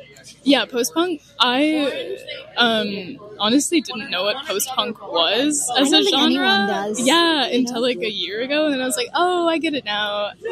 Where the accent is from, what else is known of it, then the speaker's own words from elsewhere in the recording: United States; I'm from the States.